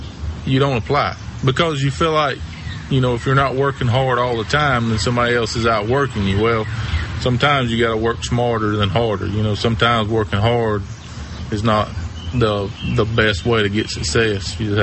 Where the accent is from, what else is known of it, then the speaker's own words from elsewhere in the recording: Blacksburg, South Carolina, United States; I'm from Blacksburg, South Carolina. We can't speak very well down here.